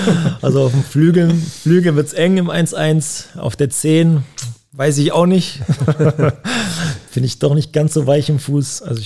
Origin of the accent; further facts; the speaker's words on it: Stuttgart, Baden-Württemberg, Germany; Als Schwabe, als Stuttgarter Junge